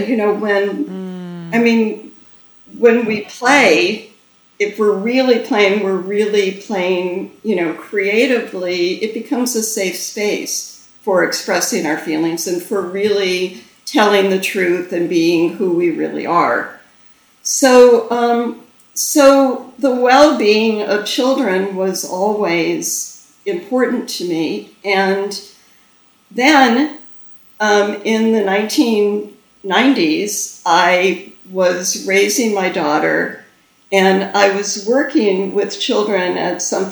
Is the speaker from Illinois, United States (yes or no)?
no; Detroit, Michigan, United States; That same year, my mother was teaching way far out. I grew up in Detroit. She was teaching, way far out in the suburbs.